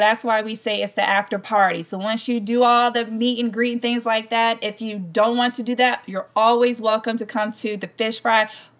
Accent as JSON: {"language": "English", "region": "North Carolina", "country": "United States", "said": "I'm from North Carolina, so our thing is really barbecue. So when I moved to South Carolina, I'm realizing it's a lot of seafood things."}